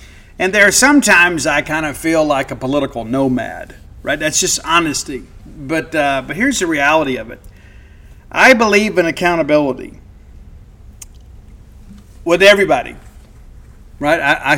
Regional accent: United States; And listen, I love being an American. I do.

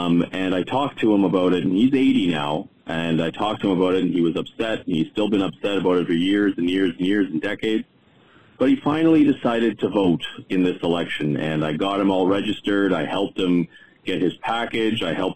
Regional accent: Canada; I'm from Canada, but my dad is American, and my dad is a Vietnam vet.

